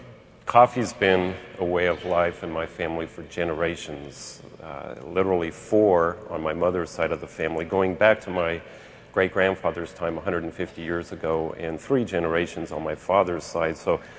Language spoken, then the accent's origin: English; Guatemala; I grew up in Guatemala among the Maya people.